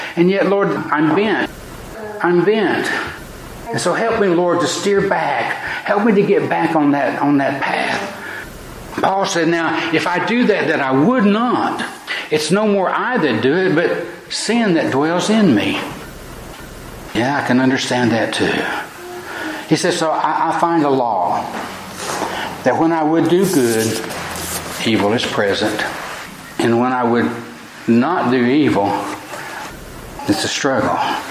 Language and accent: English; Tennessee, United States; Now, growing up in East Tennessee, and it's the same around here, you got your hills and your valleys and your hollows